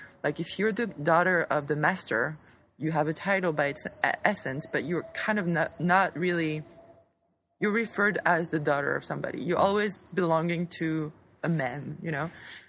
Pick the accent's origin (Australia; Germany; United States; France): France; And then the other thing is, I'm from France. I went to the Sorbonne University for history and art history degree.